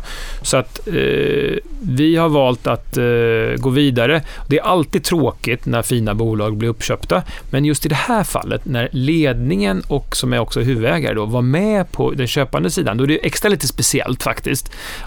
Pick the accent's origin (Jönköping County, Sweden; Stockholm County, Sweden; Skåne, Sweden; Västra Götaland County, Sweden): Jönköping County, Sweden; Huskvarna; inte bara för att jag kommer från Husqvarna